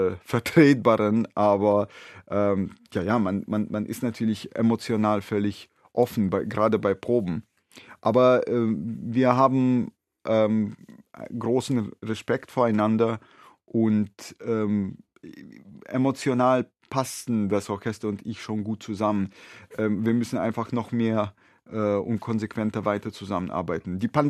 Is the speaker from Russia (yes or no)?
yes; Moscow, Russia; stamme aus einer Familie der ukrainischen Juden. Ich bin zwar selber in Moskau groß geworden, aber auf beiden Seiten, auf väterlicher und mütterlicherseits, waren das alles Juden und alles Juden aus der Ukraine.